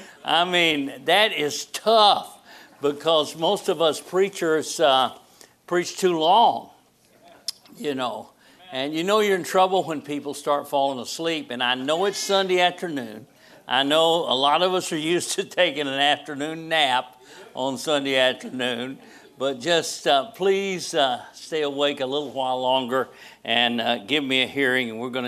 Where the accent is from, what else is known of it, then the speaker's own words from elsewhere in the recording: United States; some of us born and raised in America and spoken English all our life, and we still get stumped.